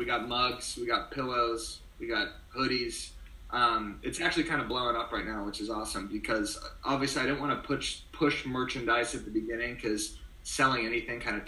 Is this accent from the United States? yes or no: yes; Arizona, United States; I don't hate them. I grew up in Arizona, so I was a Suns fan, but they've been pretty god-awful.